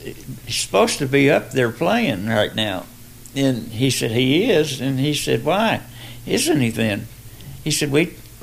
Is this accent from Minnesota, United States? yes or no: no; Detroit, Michigan, United States; born there; also born or lived in Pennsylvania; Yeah, I was born in Detroit. That's where we started.